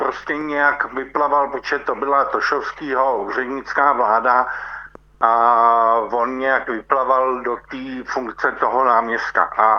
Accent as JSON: {"language": "Czech", "town": "Kolín", "region": "Central Bohemian Region", "country": "Czechia", "said": "My jsme vlastně z Kolína, takže je to možný."}